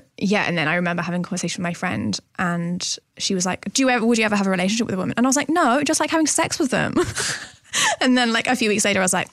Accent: South West England, United Kingdom; So grew up in North Devon, in this like really tiny, like, I guess like seaside town near the beach, with my parents and an older brother.

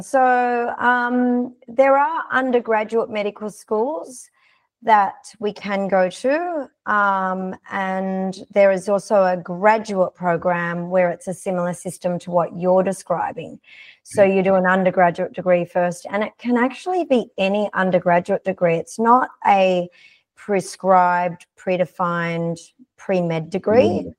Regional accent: Sydney, New South Wales, Australia; my hometown, from Sydney.

